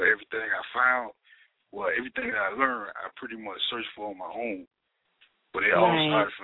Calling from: Macon, Georgia, United States; I'm calling from Macon.

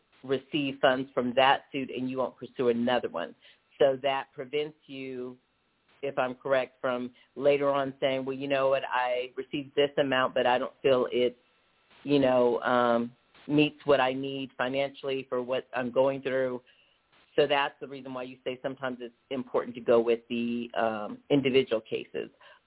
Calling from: Denver, Colorado, United States; Yeah, I'm calling from Denver, Colorado

